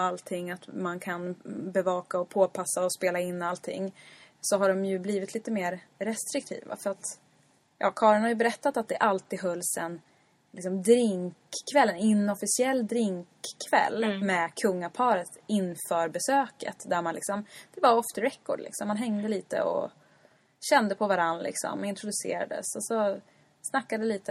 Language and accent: Swedish; Sundsvall, Västernorrland County, Sweden; Jag sa, ja, jag kommer från, från Sundsvall.